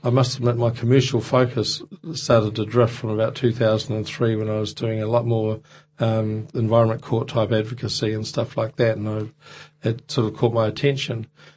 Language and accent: English; Blenheim, Marlborough, New Zealand; also born or lived in Otago; My family had moved from Otago. I was brought up in Blenheim from the age of four. We had a big section running down to a river.